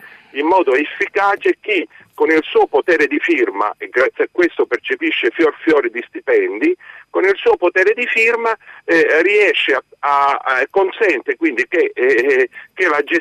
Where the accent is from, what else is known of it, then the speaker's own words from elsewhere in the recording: Calabria, Italy; now in Rome, Italy; anche nella mia Calabria, io pure vivo a Roma da tanti anni ma sono calabrese